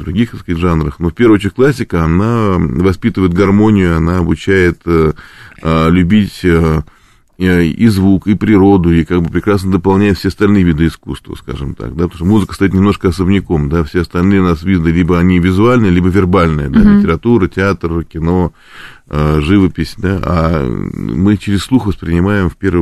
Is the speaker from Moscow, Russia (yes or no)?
yes; Moscow, Russia; И я хочу похвалить наш город и мой родной город Москву